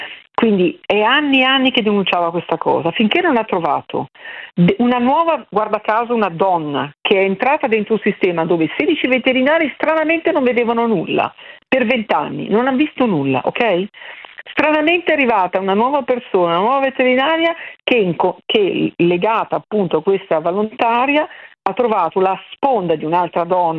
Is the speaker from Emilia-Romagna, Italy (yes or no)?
no; Milan, Lombardy, Italy; mi spiace doverlo dire, da milanese, guardate nella puntata com'è il canile di Milano